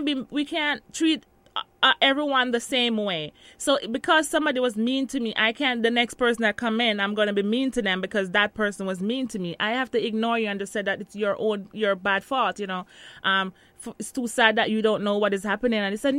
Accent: Jamaica; now in United States; me, a Jamaican

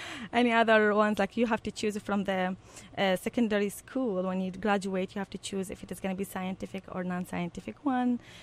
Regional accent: Baghdad, Baghdad Governorate, Iraq; Well, I've been raised in Baghdad, the capital of Iraq, in a small area, very beautiful area called Al-Atifiyah, number two.

